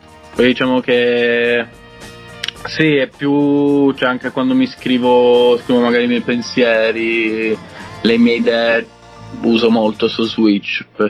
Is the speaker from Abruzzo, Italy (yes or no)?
no; Calabria, Italy; also born or lived in Brazil; Sono nato in Italia, però l'infanzia sono cresciuto in Brasile e poi l'adolescenza in Calabria, quindi diciamo che sono le mie due anime, i miei due posti del cuore, ecco.